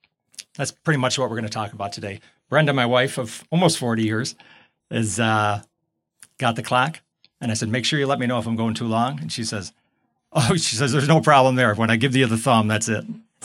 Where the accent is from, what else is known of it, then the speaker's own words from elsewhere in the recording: Tonawanda, New York, United States; It's no accident that I grew up in Tonawanda